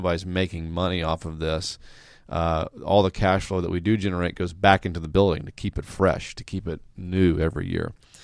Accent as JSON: {"language": "English", "town": "Atlanta", "region": "Georgia", "country": "United States", "tie": "born or raised there", "said": "You know, when I tell people I'm born and raised in Atlanta, they kind of look at me funny like they've never seen"}